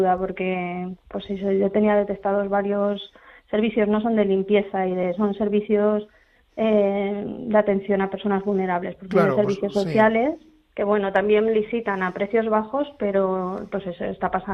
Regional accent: Ávila, Castile and León, Spain; now in Castellón, Spain; Yo soy de Ávila, llevo ya muchos años en Castellón, pero soy de Ávila capital.

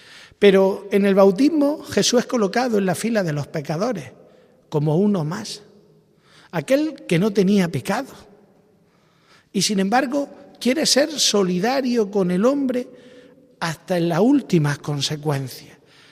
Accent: Berja, Andalusia, Spain; Había nacido el día 1 y con 24 días me llevaron a bautizarme en la pila de bautismal de mi pueblo natal de Berja.

